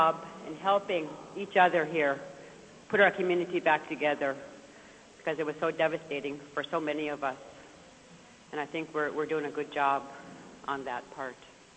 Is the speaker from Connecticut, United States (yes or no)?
no; Tanana, Alaska, United States; And I'm very proud to say that I'm from Tanana